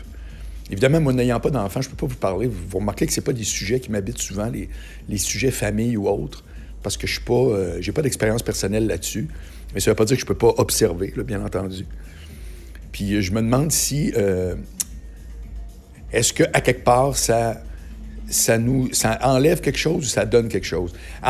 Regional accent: Charlesbourg, Quebec, Canada; moi, je me souviens que chez moi, à Charlebourg, on avait une télé dans la salle à manger.

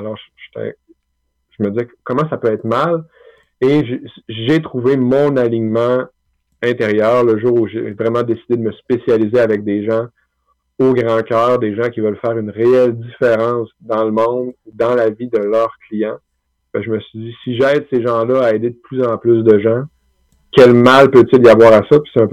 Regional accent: Roberval, Quebec, Canada; Ben moi, je suis originaire du lac Saint-Jean, donc Robertval au lac Saint-Jean. Ouais, je suis un petit gars du lac.

